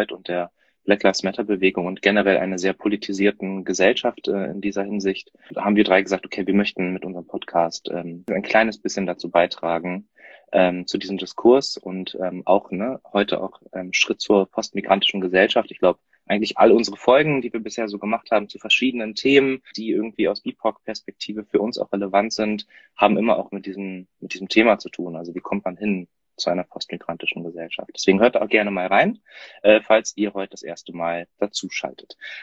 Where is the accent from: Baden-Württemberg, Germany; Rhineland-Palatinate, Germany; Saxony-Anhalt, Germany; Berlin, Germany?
Berlin, Germany; Ich bin der Älteste von uns dreien. Ich bin 33. Ich bin Lehrer, komme aus Neukölln, wohne in Neukölln, arbeite in Neukölln.